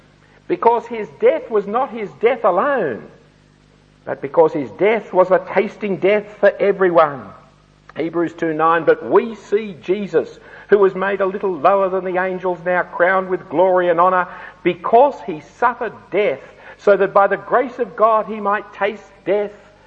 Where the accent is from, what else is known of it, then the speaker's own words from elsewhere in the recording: Australia; I'm an Australian. I'm a fifth or sixth, seventh generation Australian.